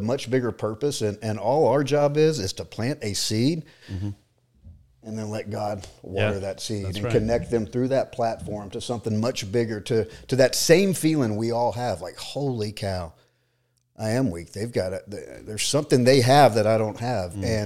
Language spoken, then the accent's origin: English; Buford, Georgia, United States; prior to that, we lived here in Georgia, born and raised in Buford, Georgia, married to my high school sweetheart.